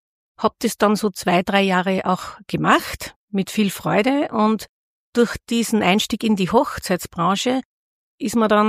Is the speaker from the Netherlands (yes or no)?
no; Linz, Upper Austria, Austria; born there; ich bin in Linz geboren, bin jetzt gerade 59 geworden